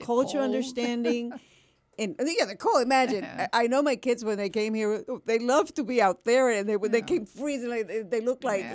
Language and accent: English; Toa Baja, Puerto Rico; also born or lived in Arroyo; I'm from Arroyo, but I'm going to be there. I'm always from Arroyo, Patillas. My husband's from Patillas. My kids are from Bayamón. I have a whole team, and then I was raised in Toa Baja.